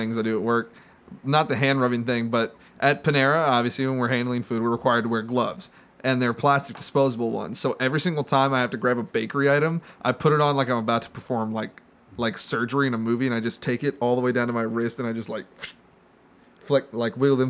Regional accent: Indiana, United States; and I don't know anything about the Colts, but I was like, I'm from Indiana.

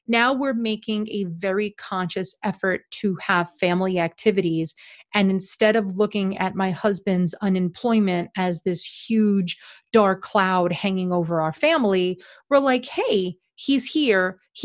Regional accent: New York, United States; I mean, as a New Yorker, right.

